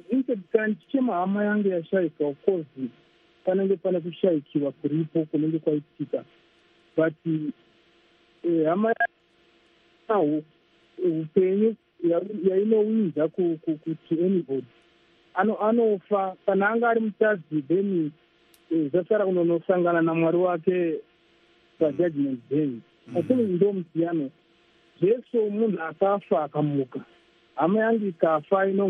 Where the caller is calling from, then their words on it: Harare, Zimbabwe; I'm calling from Harare.